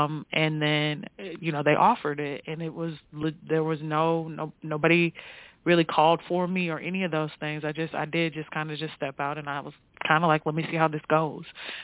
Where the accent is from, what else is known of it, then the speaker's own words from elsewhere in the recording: Ohio, United States; So I am from Ohio originally, like I said.